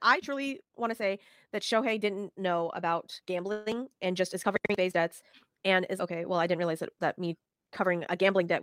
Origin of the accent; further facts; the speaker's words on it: Las Vegas, Nevada, United States; I grew up in Vegas, right? And growing up in Vegas, we didn't have any professional sports teams.